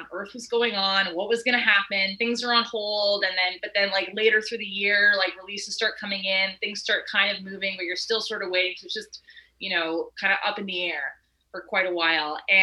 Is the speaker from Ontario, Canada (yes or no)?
no; Edmonton, Alberta, Canada; Like I was raised in Edmonton, so I'm not like, you know, some I'm not some fancy city gal.